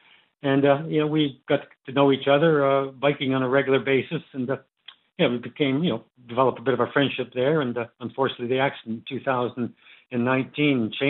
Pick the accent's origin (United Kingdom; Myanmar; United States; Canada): Canada; moved away as an adult; now in New Zealand; Well, I'm a Canadian, Brian, but I came out here in 1970 as a ski instructor for the Chateau Ski School on Mount Ruapehu. And for the next 35 years, I spent my winters in New Zealand and the other half of the year in the Northern Hemisphere